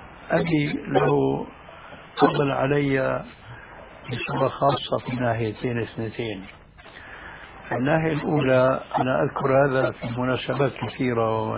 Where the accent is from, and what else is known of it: Damascus, Damascus Governorate, Syria; moved away